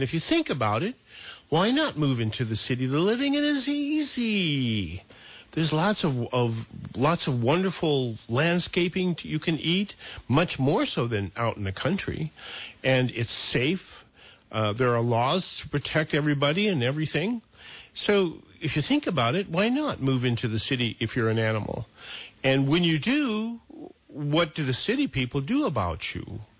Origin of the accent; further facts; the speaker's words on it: Billings, Montana, United States; when I was growing up in Billings, Montana, and I had a paper route